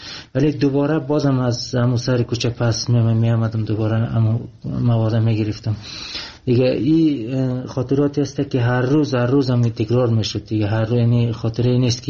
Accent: Afghanistan; من افغانی هستم،

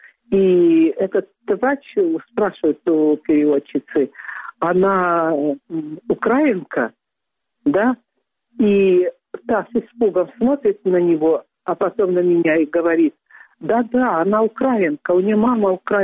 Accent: Belarus; у меня отец белорус, а мать украинка, и я сама из Белоруссии

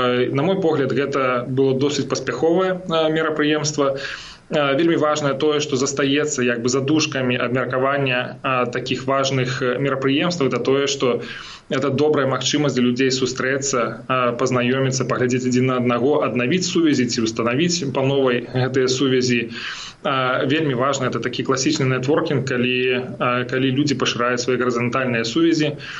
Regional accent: Berazhnoe, Brest Region, Belarus; Я нарадзіўся на Століншчыне ў вёсцы Беражное, скончыў там беларускую школу

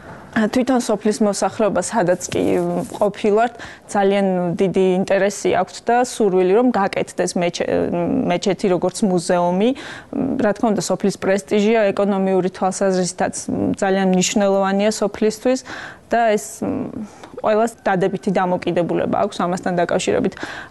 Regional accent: Akhaltsikhe, Samtskhe-Javakheti, Georgia; მე თვითონ ახალციხეში დაბადებული და გაზრდილი ვარ

